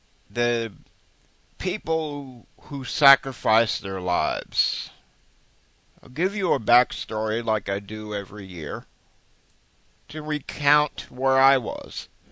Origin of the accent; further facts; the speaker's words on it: Brooklyn, New York, United States; Like me, I grew up in Brooklyn. You know, in my teen years, I was living in Park Slope.